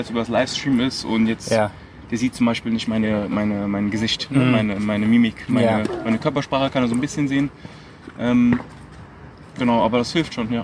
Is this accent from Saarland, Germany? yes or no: yes; Merzig, Saarland, Germany; born there; ich bin in Deutschland geboren, im Saarland, in Herzig, aber meine Eltern sind beide im Libanon geboren.